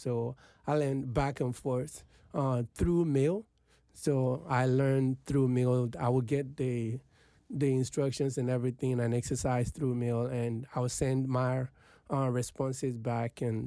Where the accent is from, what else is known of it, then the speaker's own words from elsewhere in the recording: Lagos, Nigeria; now in Abuja, Nigeria; I grew up in Oluwole, Lagos, Nigeria, Ogba. There, it's a competition.